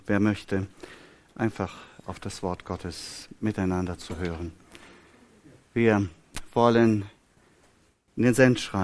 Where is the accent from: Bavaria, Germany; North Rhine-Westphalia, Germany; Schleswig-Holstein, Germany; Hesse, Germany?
North Rhine-Westphalia, Germany; Das ist die Staudammbrücke von der zweitgrößten Trinkwassertalsperre Deutschlands, der Dünntalsperre. Meine Heimat.